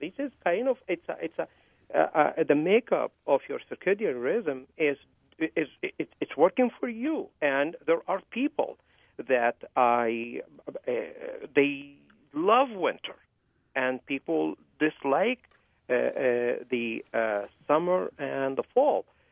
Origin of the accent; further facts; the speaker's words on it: Egypt; now in United States; I was born and raised in Egypt. I came here, and it was a shocking experience for me to be in Wisconsin for the first couple of winters.